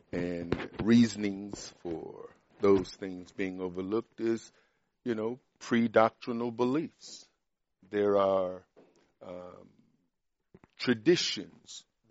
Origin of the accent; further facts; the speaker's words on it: Mississippi, United States; sometimes it's strange saying that being from Mississippi, a country boy